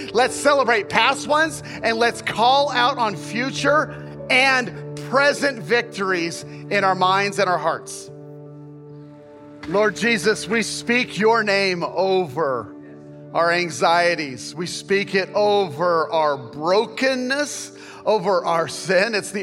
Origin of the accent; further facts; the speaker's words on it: Kansas, United States; I have an eighth grade reading level and I was raised in Kansas.